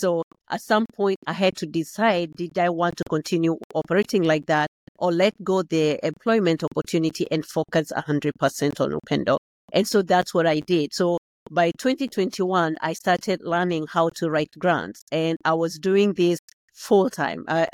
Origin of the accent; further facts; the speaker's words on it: Kenya; moved away as an adult; I'm originally from Kenya. I came to this country 22 years ago with my two children, ages 2 and 8.